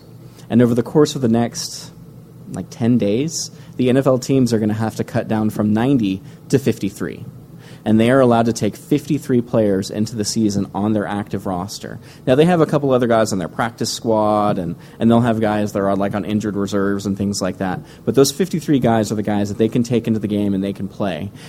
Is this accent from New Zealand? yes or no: no; Texas, United States; my dad being from Dallas and being a Texan myself.